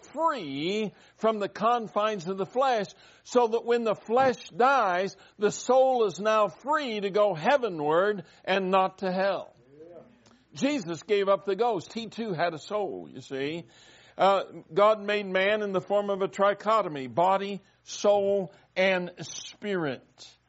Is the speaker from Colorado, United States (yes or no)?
yes; Colorado, United States; I was born and raised in Colorado. This is the land of my nativity.